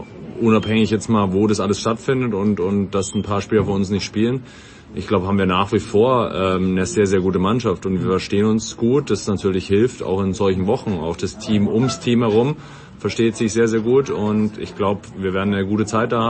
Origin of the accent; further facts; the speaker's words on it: Germany; Ich glaube, für uns als Deutsche oder als Europäer hat das wahrscheinlich einfach nicht ganz so einen hohen Stellenwert